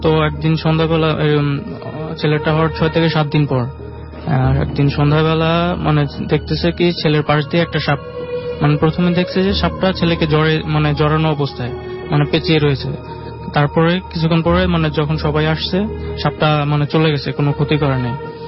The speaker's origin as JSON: {"language": "Bangla", "town": "Dakshinkhan", "region": "Dhaka Division", "country": "Bangladesh", "said": "আমি দক্ষিণখান থেকে আসছি।"}